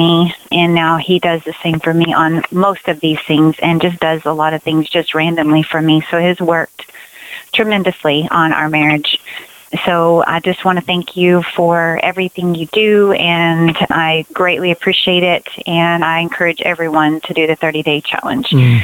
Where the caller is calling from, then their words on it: Texas, United States; Hi, Randy. … I'm from Texas.